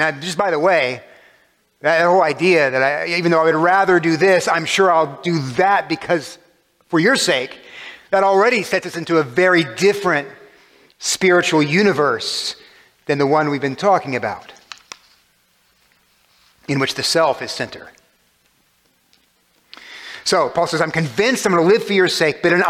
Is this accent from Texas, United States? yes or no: yes; Texas, United States; Texans, I'm from Texas. Texans apparently don't walk that way.